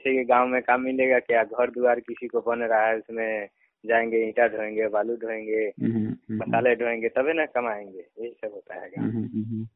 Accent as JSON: {"language": "Hindi", "region": "Bihar", "country": "India", "lives_now": "Tiruppur, India"}